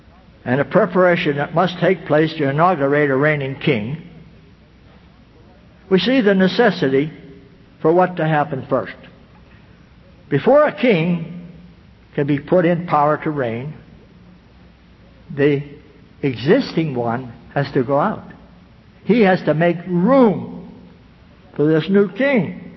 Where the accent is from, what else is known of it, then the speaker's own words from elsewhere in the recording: Pennsylvania, United States; I'm not from Missouri, but I'm from Pennsylvania.